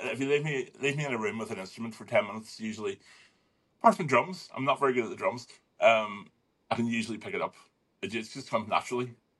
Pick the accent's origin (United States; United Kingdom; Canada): United Kingdom; Lisburn, Northern Ireland; I'm just outside Belfast. I'm from Belfast in the north. There's a little town called Lisburn. That's where I was born and bred. I still live just within the perimeters of Lisburn. So... yeah, I haven't really moved very far.